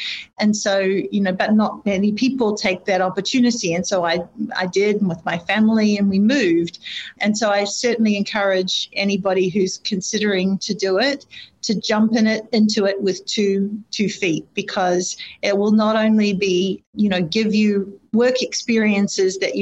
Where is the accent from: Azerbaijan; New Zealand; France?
New Zealand; also born or lived in Australia; coming from Australia, actually I'm from New Zealand originally, but you know, coming from Australia